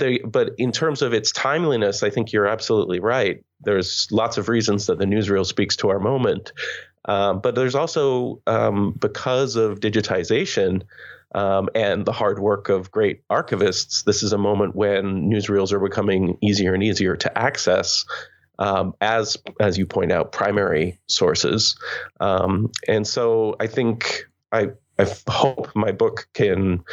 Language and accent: English; Canada; But I'm Canadian